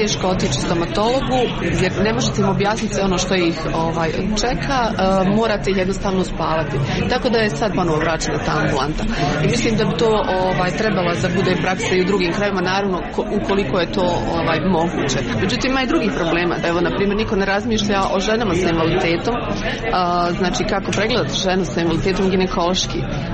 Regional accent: Sarajevo, Federation of Bosnia and Herzegovina, Bosnia & Herzegovina; Ja dolazim iz Sarajeva

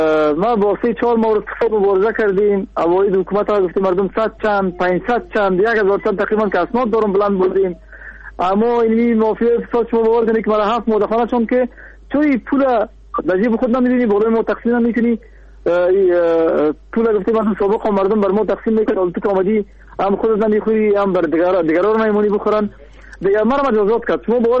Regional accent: Kabul, Afghanistan; از المند نیستم، از کابل هستم.

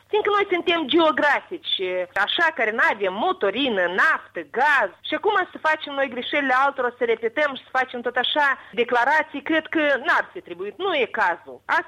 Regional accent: Moldova; Noi toți suntem moldoveni

